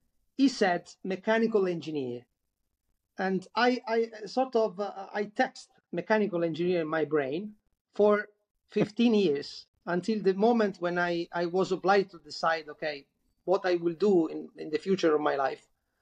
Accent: Catania, Sicily, Italy; English is a second language; I come from Sicily. My studies were done in Sicily, near the volcano Etna in Catania.

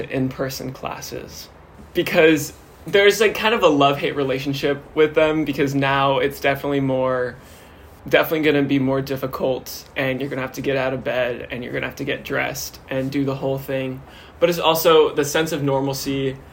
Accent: Dallas, Texas, United States; I am a freshman. I am majoring in business administration, and I'm from Dallas, Texas

